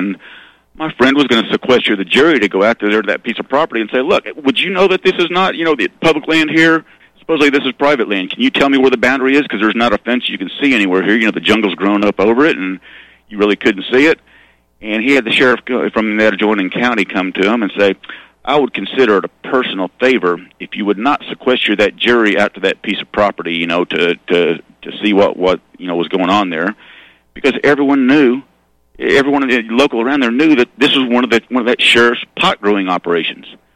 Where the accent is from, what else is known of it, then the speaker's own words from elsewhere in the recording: Arkansas, United States; I mean, I grew up in Arkansas, you know, Doc